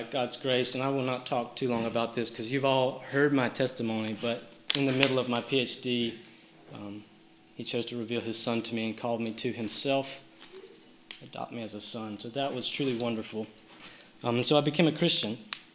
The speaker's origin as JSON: {"language": "English", "region": "Georgia", "country": "United States", "accent": "South Georgia", "said": "he quickly realized by my accent that I was from South Georgia."}